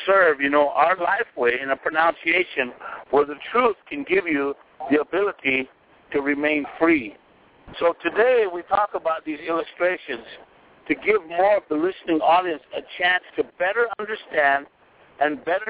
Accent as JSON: {"language": "English", "region": "South Dakota", "country": "United States", "said": "No, I'm from South Dakota, from the Pine Ridge Indian Reservation."}